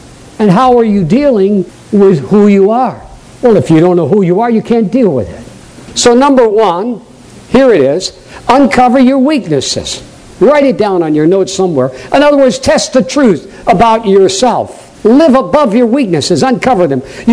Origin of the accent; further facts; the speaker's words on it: Maine, United States; accent: Maine; That was my Maine accent. Afterward. Every once in a while, my New England accent comes through.